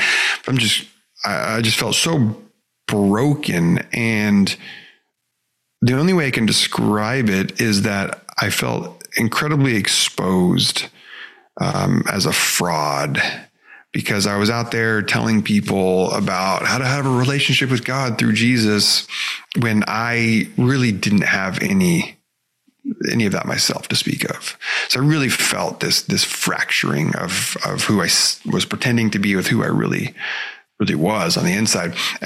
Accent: Albany, Oregon, United States; So I grew up in Oregon, a small town called Albany, Oregon, about 40,000 people or so. And I was the middle child of three boys.

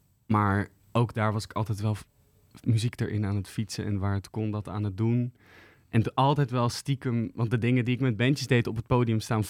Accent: The Hague, South Holland, Netherlands; Ik kom uit Den Haag en daar heb ik op school gezeten, middelbare en zo. En toen ben ik naar de Toneelacademie in Maastricht gegaan.

